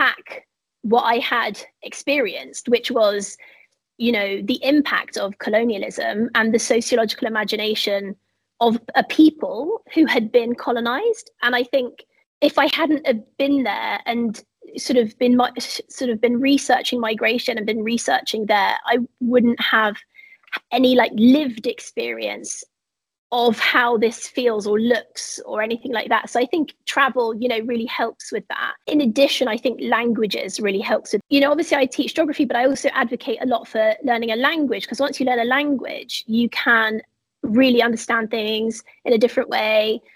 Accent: United Kingdom; like for me, I identify as white British.

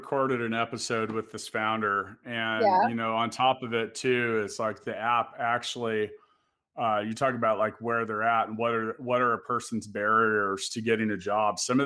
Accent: Kansas, United States; We're also both from Kansas.

